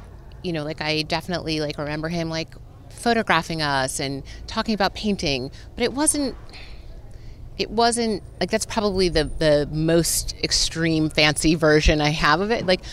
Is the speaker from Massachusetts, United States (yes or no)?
no; New London, Connecticut, United States; New London, Connecticut.